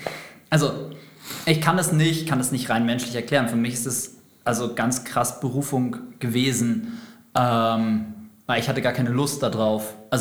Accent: Lower Saxony, Germany; moved away as an adult; ich bin inzwischen 37 Jahre alt. Ich stamme überhaupt nicht aus der Gegend, wo wir hier sitzen bei Nürnberg, sondern ich stamme eigentlich von der Nordsee. Ich bin Ostfriese und bin da auch aufgewachsen. Bis zum Abitur habe ich dort oben gewohnt.

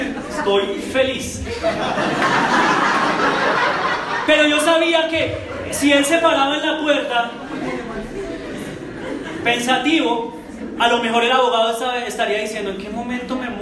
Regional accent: Soacha, Cundinamarca, Colombia; el tipo nos miraba con desprecio, el abogado, que porque venimos de Soacha

